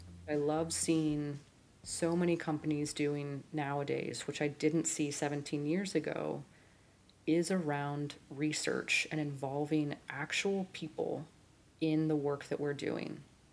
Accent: San Antonio, Texas, United States; I grew up in San Antonio, Texas. At the time, I felt it was stifling might be the right word.

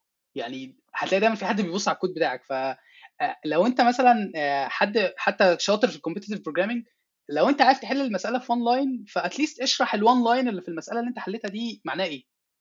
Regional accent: Egypt; يعني عشان عندنا في مصر مصطلح ال HR بيخوف كده

